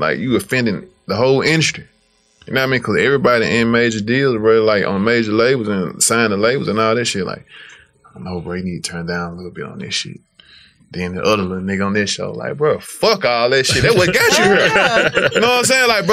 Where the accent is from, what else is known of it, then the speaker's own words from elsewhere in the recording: Memphis, Tennessee, United States; Orange Mound, It's like I'm from South Memphis, brother. Mound 5 minutes away from my hood.